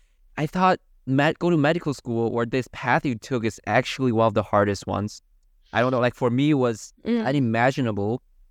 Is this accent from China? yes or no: yes; China; English is a second language; we're actually both Chinese. We're Chinese. We were born and raised in China.